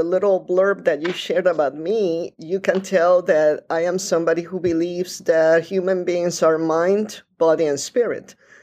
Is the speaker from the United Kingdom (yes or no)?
no; Panama; also born or lived in New York City; I was born in New York City. My father was a Latin statesman. My mother was a woman pioneer in the field of nursing. And I grew up in Panama after that appointment of my father at the United Nations.